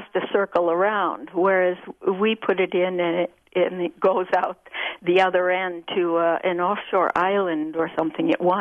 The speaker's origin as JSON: {"language": "English", "town": "Eau Claire", "region": "Wisconsin", "country": "United States", "tie": "born or raised there", "said": "I grew up in Eau Claire, some others settled in Dakota Territory, but most of them settled in Wisconsin."}